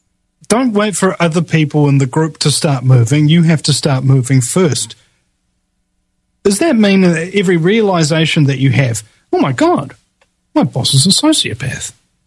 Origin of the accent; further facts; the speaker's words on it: New Zealand; speaking as a New Zealander.